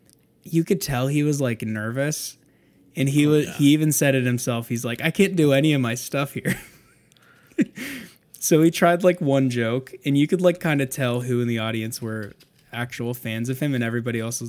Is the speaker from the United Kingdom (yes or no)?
yes; London, United Kingdom; now in Ohio, United States; Like when I grew up in London and color had a U in it. Now I'm in Ohio.